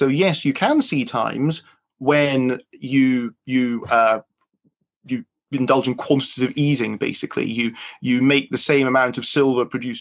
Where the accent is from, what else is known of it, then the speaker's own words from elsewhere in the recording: England, United Kingdom; also born or lived in Edinburgh, Scotland; I'm originally from Scotland. I'm from Edinburgh, but I grew up in England.